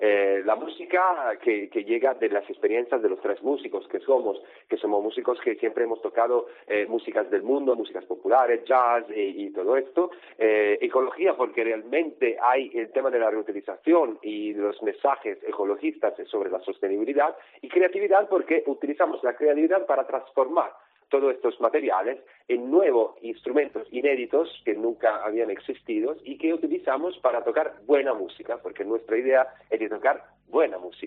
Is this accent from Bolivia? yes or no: no; Italy; now in Barcelona, Spain; el grupo nace en Barcelona hace 3 años, cuando yo llegué en Barcelona desde Italia.